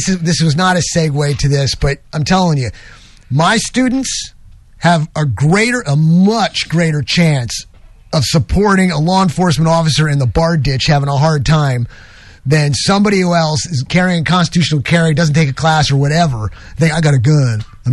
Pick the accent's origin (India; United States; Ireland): United States; New York; I don't like to mention this very often, but I'll tell you right now, I'm originally from New York.